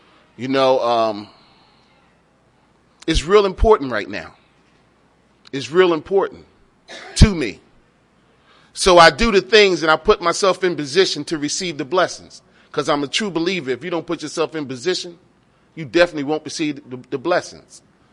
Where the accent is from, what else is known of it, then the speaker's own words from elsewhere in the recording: Philadelphia, Pennsylvania, United States; now in Washington, United States; You know, I'm originally from Philly, right? And I've been in the Washington, D.C. area since 88.